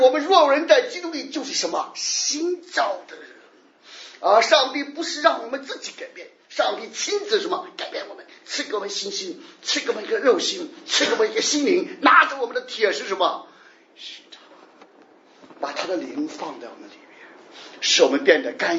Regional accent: Guangdong, China; 我们广东人比较爱财啊，

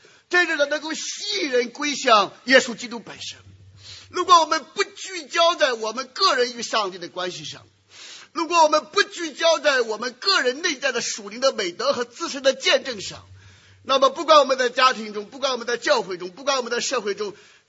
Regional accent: Shandong, China; 包括我们山东老家的土匪

